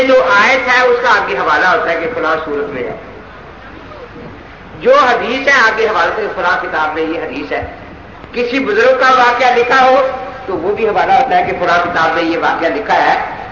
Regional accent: Multan, Punjab, Pakistan; میں نے کہا حاجی صاحب میں ملتان سے ہوں, یہ سال پوتے سے, ہم تو گھر سے نکلے اسی لیے ہیں

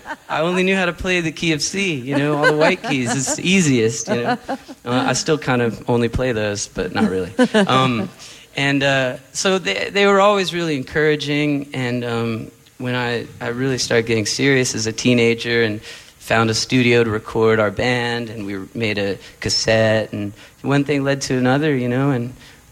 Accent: Texas, United States; growing up in East Texas, country music was all around. But then I also had my parents' music. They were from the Northeast, so I was kind of the first generation … that got into country music.

